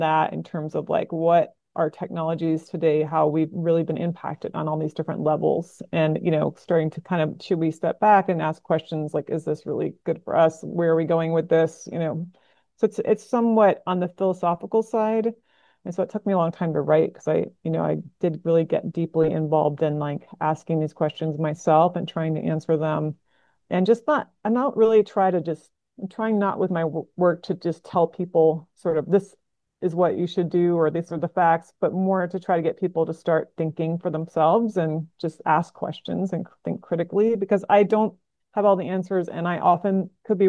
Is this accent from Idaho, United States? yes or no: no; Baltimore, Maryland, United States; also born or lived in New York City / Washington, D.C.; now in West Coast, United States; And I'm from the East Coast originally. So now I'm on the West Coast. But yeah, Baltimore. Grown and then Washington, D.C., lived the longest there on the East Coast